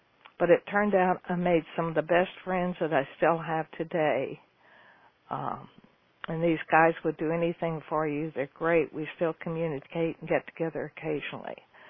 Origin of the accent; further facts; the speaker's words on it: Houston, Texas, United States; I grew up in Houston, Texas, to go to the University of Texas. That's what everybody in Houston wants their children to do.